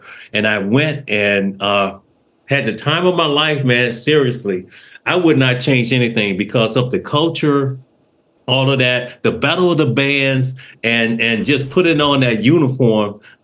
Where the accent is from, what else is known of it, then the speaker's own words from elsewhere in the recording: Crawford, Mississippi, United States; Well, the Deep South for me, we didn't have much. I had five brothers.